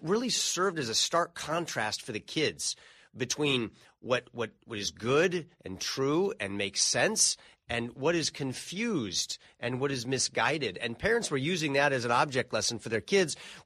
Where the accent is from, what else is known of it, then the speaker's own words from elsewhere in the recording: California, United States; And I come from California, the land of loose nuts and bolts.